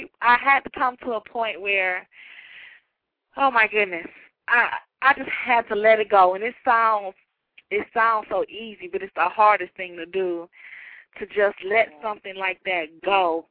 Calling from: Detroit, Michigan, United States; I'm calling from Detroit.

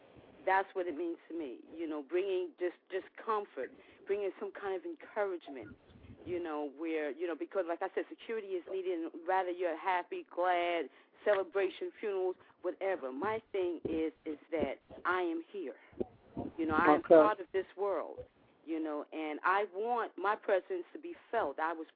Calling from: Queens, New York, United States; I'm calling from my office in Woodside, Queens.

